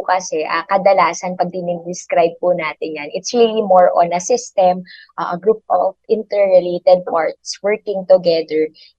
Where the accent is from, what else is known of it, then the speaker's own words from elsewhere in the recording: Bulacan, Philippines; Yung hometown ko po, ang bayan ng Pombong, ay may coastal barangays din.